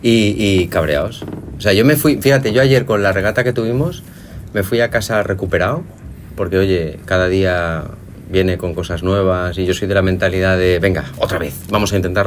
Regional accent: Spain; now in United States; somos españoles, pero ahora somos americanos

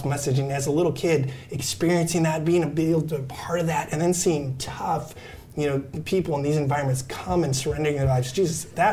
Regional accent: Amsterdam, North Holland, Netherlands; So I was actually born and raised in Amsterdam

